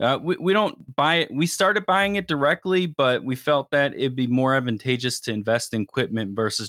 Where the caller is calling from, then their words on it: Phoenix, Arizona, United States; I'm actually located in the Phoenix metro area of Arizona.